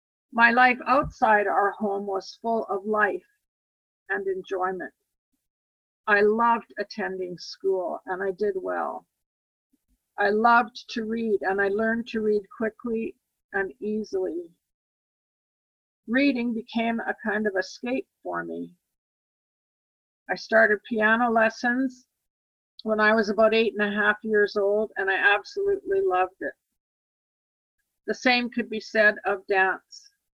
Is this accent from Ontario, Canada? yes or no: no; Saskatoon, Saskatchewan, Canada; So like my grandparents, I grew up in Saskatoon, Saskatchewan.